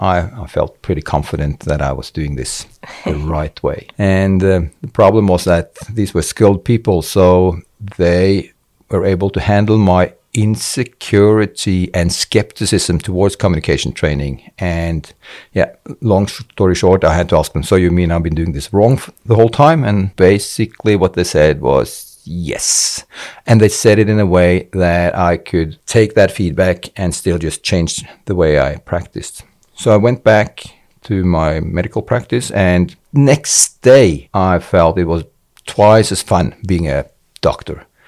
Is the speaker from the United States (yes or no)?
no; Arendal, Agder, Norway; I'm a pediatrician. I'm from Arendal in Norway